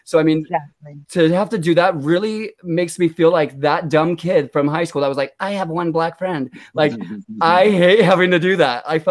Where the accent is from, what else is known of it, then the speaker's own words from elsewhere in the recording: United States; I'm American.